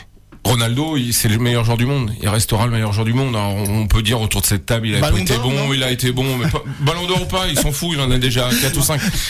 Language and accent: French; France; Après, nous, on est français, donc il faut prendre un peu de recul pour analyser tout ça.